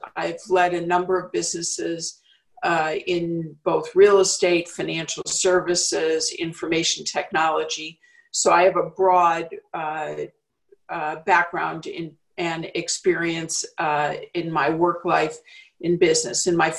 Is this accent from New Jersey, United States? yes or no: no; California, United States; moved away as an adult; now in Chicago, United States; I was born in Chicago, but at 6 months old, my parents moved to California. So I grew up in the Bay Area. Until I went to college back on the East Coast.